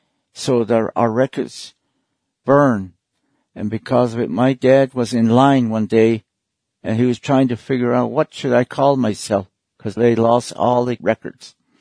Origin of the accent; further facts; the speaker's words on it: San Carlos Apache Reservation, Arizona, United States; I was born and raised on the San Carlos Apache Reservation. Brought up by my family, my mother and my dad were together and they spent time sharing with me about our traditional ways on the reservation.